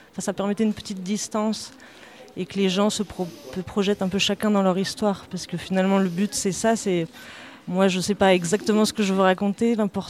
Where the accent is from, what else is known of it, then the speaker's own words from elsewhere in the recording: Grenoble, Auvergne-Rhône-Alpes, France; moved away as an adult; now in Toulouse, France; moi, je viens de Grenoble à la base, donc j'y ai vécu jusqu'à mes 20 ans.